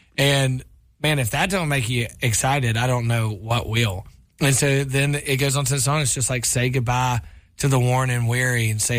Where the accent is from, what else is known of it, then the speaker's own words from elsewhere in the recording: the South, United States; I'm from the South, and it's just two different personalities